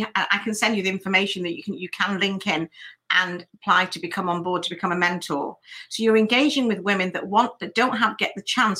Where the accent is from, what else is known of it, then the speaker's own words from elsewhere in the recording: England, United Kingdom; I'm an Asian woman. I'm born and bred in England. My parents were in business, and I'm from a family of business.